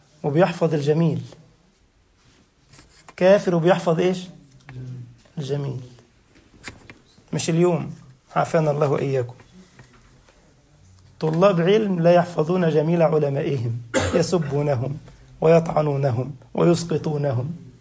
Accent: Egypt; حتى عندنا في مصر يقول لك: من علمني حرفا صرت له عبدا.

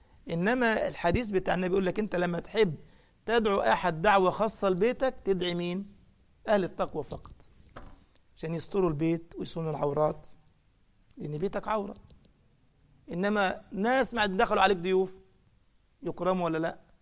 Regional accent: Egypt; يعني مثلا من الأمثال اللي عندنا في مصر

